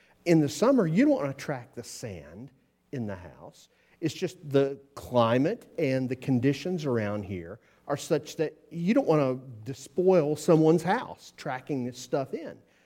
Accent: the South, United States; See, I grew up in the South, was raised there, lived there for many, many years

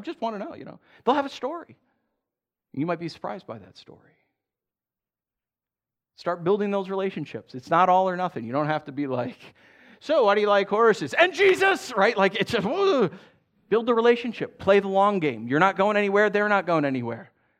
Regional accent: New York, United States; I grew up in New York. College football was nothing.

